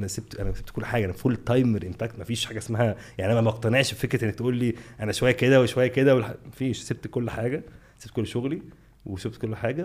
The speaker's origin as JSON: {"language": "Arabic", "town": "Alexandria", "region": "Alexandria Governorate", "country": "Egypt", "said": "انا اصلا من اسكندريه"}